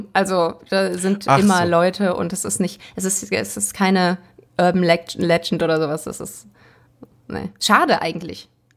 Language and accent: German; Essen, North Rhine-Westphalia, Germany; ich komme aus Essen, aber aus einem schönen Stadtteil, wo der Stadtwald in der Nähe ist.